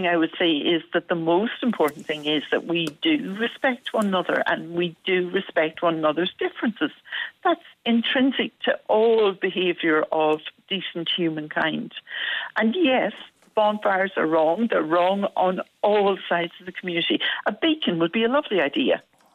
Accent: Ireland; born there; I have an Irish passport. I was born in Ireland. I am an Irish woman.

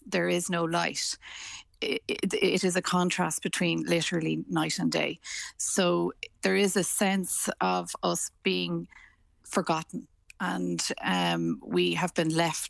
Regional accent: Dublin, Leinster, Ireland; I am from Dublin myself. I'm from Glasnevin in Dublin.

